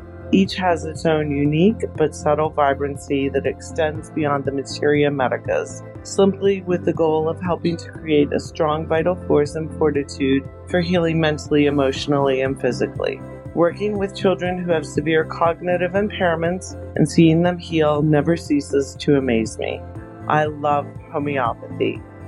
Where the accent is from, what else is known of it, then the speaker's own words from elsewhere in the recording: New York City, New York, United States; I'm from New York City, and I live in Staten Island with my husband and two now adult children.